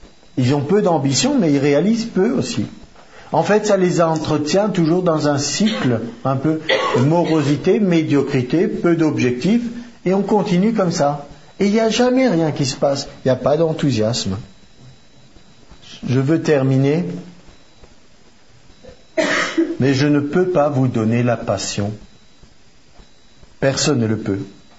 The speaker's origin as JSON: {"language": "French", "country": "France", "said": "J'ai dit, j'ai pas besoin de tellement de place. Je suis un Français moyen."}